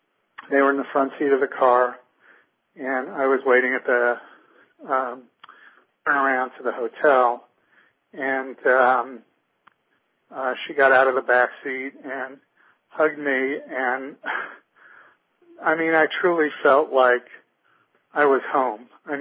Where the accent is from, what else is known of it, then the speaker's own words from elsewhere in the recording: New York, United States; So he went and got me, which is why I grew up in New York and why I didn't know my cousin or anything about her.